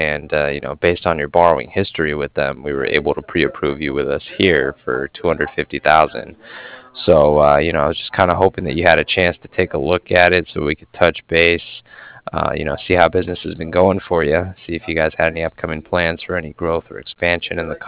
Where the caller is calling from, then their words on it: Cardiff, Wales, United Kingdom; I was calling from Cardiff